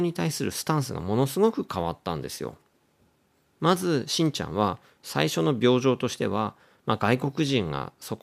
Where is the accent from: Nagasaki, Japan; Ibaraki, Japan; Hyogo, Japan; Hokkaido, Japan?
Hokkaido, Japan; born there; first language ja; 北海道で生まれてます。